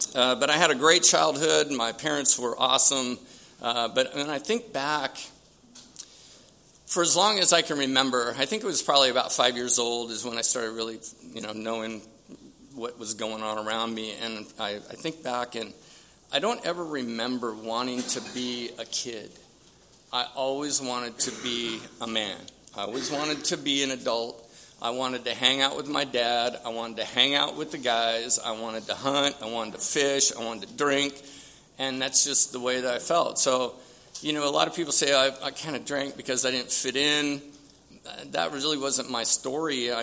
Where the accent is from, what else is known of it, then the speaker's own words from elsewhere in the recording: San Diego, California, United States; I was born and raised here in San Diego, over in Paradise Hills. I was born at Paradise Valley Hospital.